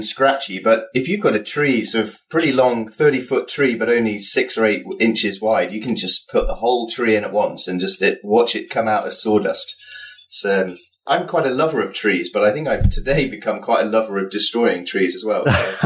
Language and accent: English; Yorkshire and the Humber, United Kingdom; I'm from Yorkshire, which is up in the north of England.